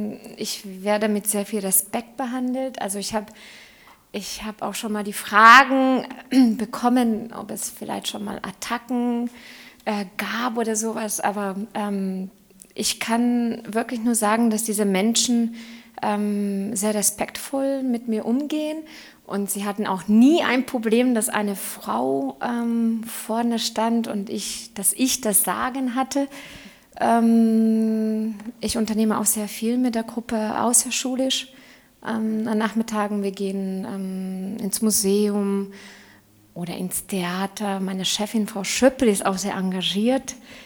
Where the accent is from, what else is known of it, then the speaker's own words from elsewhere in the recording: Hungary; now in Germany; also ich bin selber Ausländerin. Ich komme aus Ungarn. Ich lebe seit 15 Jahren in Deutschland.